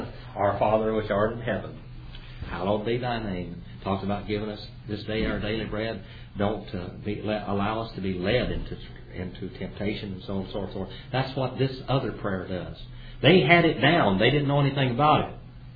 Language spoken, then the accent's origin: English; United States; They, well, this is our story. I'm Indian. Our legends and our histories say that before how we got on this land here is that God divided the earth.